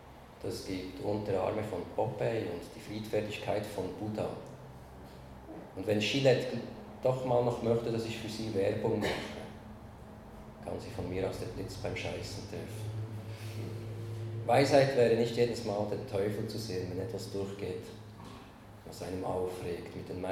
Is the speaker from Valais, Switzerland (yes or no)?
no; Bern, Switzerland; In Bern, da wo ich herkomme, habe ich mich lange über das neue Müllreglement aufgeregt.